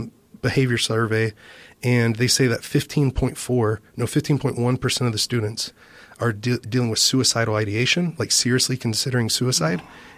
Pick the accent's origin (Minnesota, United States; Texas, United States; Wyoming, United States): Texas, United States; Texas, I'm proud of Texas. That's my home state.